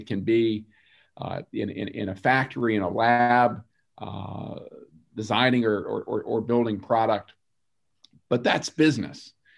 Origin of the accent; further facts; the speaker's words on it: Washington, District of Columbia, United States; folks in Washington, and I was born in Washington, I grew up there, I know a little bit about how that place works.